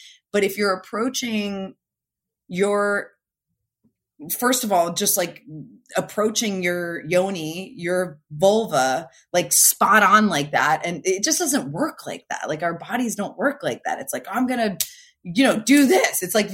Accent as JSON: {"language": "English", "region": "New Jersey", "country": "United States", "lives_now": "California, United States", "said": "I mean, I'm from New Jersey originally. I live in California now."}